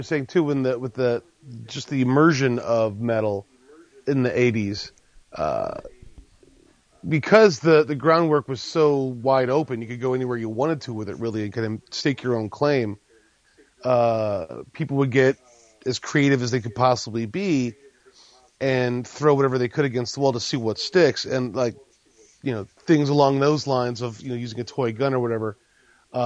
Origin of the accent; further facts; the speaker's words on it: Pennsylvania, United States; Growing up in Pennsylvania, in Pennsylvania Dutch country, I knew of other metalheads